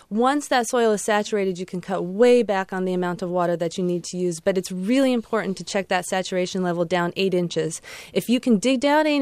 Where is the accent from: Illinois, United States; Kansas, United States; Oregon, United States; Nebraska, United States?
Oregon, United States; Portland; I come from Portland, the city of roses.